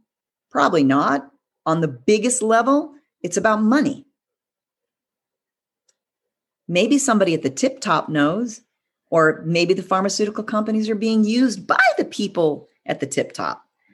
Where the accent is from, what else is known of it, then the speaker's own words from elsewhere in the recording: California, United States; I grew up in California. We live on a freaking fault line.